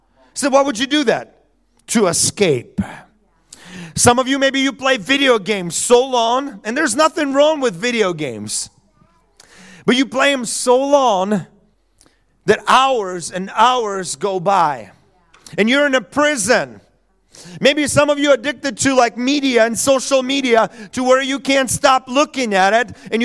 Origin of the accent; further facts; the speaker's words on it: United States; Pastor, I am free. I'm an American.